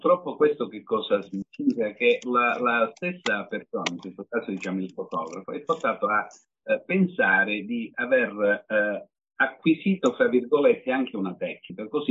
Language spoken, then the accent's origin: Italian; Catanzaro, Calabria, Italy; io parlo per me perché sono di Catanzaro, che è una piccola realtà